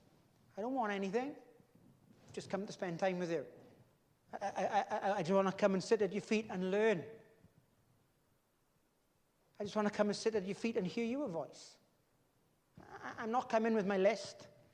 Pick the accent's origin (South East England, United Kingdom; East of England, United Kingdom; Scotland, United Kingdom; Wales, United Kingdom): Wales, United Kingdom; You know, I'm from Llanfair Fadre. We didn't go up into the valleys, even though that's where Dad's family were from.